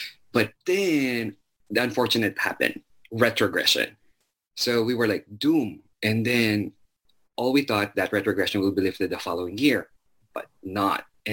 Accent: Zamboanga City, Zamboanga Peninsula, Philippines; So I was born and raised in Zamboanga City.

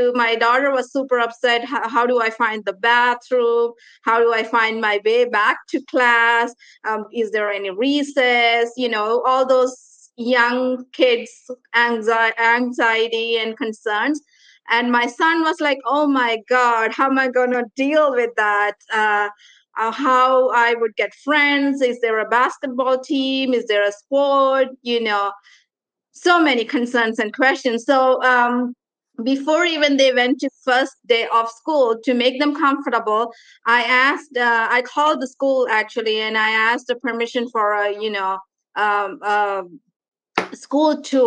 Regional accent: Ontario, Canada; moved away as an adult; now in United States; I came from Canada, Ontario, and they follow the same system as the U.S.

